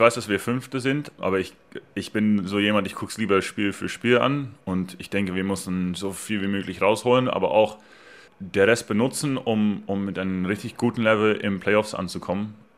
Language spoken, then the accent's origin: German; Netherlands; Und wir als Holländer sind ein bisschen so, du darfst 120, dann fahre ich 140, so ungefähr.